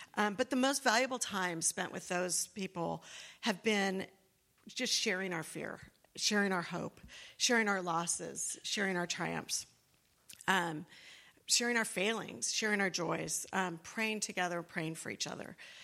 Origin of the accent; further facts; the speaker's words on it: Costa Mesa, California, United States; also born or lived in Newport Beach / Irvine; I grew up in Costa Mesa. I've only lived in Newport Beach and Irvine my entire adult life, and I've either attended Mariners or Grace Fellowship Church since I was 3 years old.